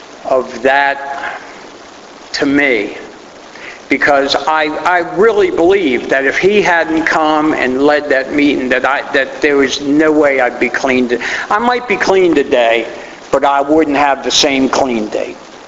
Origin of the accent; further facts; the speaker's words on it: Baltimore, Maryland, United States; I'm from Baltimore.